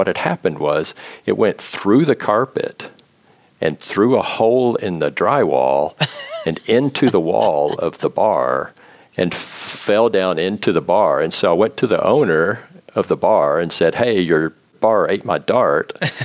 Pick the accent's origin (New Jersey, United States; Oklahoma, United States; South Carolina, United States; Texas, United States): Texas, United States; now in Marin, United States; That's right. I grew up in the Texas Panhandle.